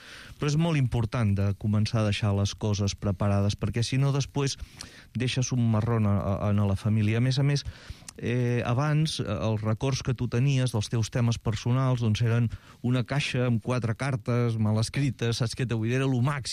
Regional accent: Catalonia, Spain; jo que sóc de l'Empordà

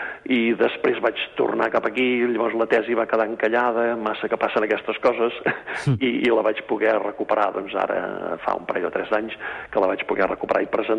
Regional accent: Manresa, Catalonia, Spain; Jo sóc fill de Manresa, per tant és bisbat de Vic, i llavors ara portava 15 anys, aquests últims temps, doncs 15 anys de ser rector de Torelló, de les parròquies de Torelló

